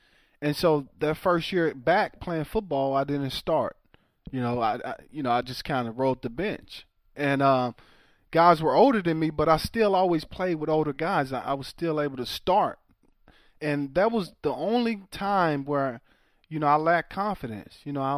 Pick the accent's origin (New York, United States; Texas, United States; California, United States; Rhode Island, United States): Texas, United States; Waco; the town I grew up in Waco